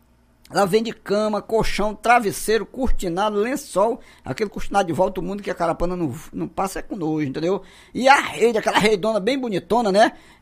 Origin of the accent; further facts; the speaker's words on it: Tarauacá, Acre, Brazil; O meu amigo Lima é meu conterrâneo. Nós somos lá de Tarauacá, entendeu? Dois tarauacaenses